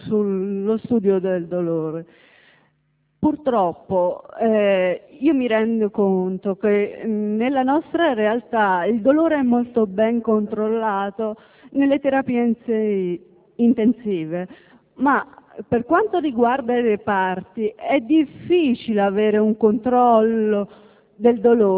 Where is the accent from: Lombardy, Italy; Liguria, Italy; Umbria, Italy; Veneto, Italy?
Umbria, Italy; Terni; vengo da Terni.